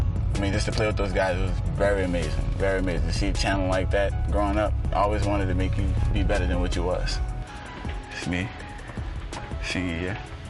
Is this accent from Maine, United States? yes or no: no; New Orleans, Louisiana, United States; Basically, we are in the heart of New Orleans. We call this the Seven Ward. So I started my very first years of playing football.